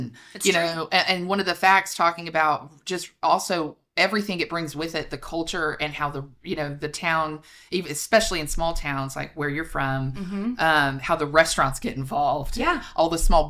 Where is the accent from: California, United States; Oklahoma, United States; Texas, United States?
Texas, United States; Houston; it's something in some ways I relate to as a Houstonian, as a Texan for sure. I think the football culture in Texas is just so deep that I kind of growing up definitely knew about it.